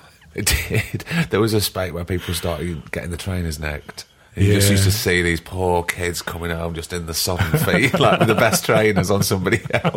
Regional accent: Barnsley, Yorkshire and the Humber, United Kingdom; But I was Barnsley. I was growing up in Barnsley.

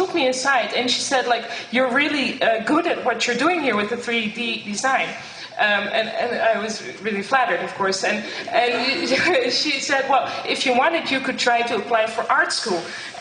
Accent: Netherlands; English is a second language; I'm from the Netherlands, so my English is not so good, but I'll try to tell it in English anyway. right now I'm 34

